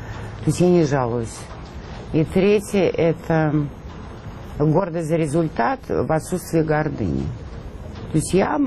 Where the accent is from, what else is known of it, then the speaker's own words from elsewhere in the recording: Russia; born there; потому что я родилась в России за железным занавесом